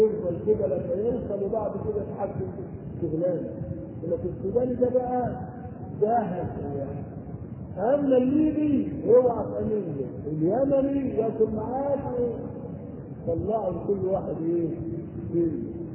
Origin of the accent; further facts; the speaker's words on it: Egypt; أنا مصري مسلم